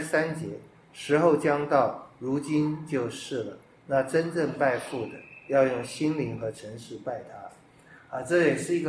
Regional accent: China; 我们中国人说的诚则灵

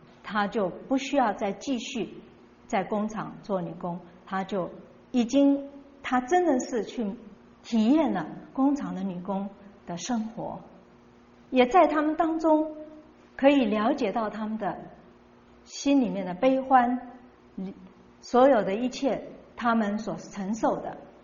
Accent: China; 戴德森他也就像我们中国人做中国人

